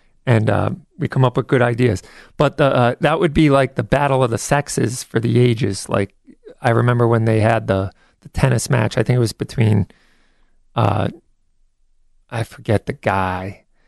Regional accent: United States; it is a violation of the Constitution and everything that we hold dear here in the rule of law as Americans.

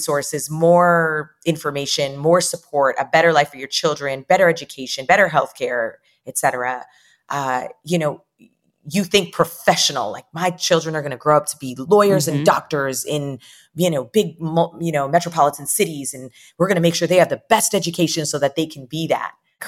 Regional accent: Canada; having such a rich, supported and celebrated Caribbean heritage growing up in North America or in Canada, where, you know, my parents are immigrants, but everyone around me has an immigrant story. Like, I'm first generation Canadian.

